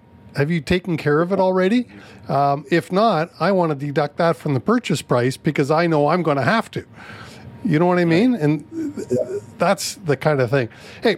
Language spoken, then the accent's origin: English; Canada; I'm a proud Canadian, Shiva.